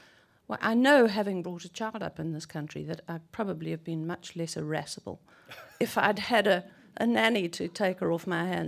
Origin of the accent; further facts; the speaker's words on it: South Africa; when I was growing up in South Africa, which was before and during apartheid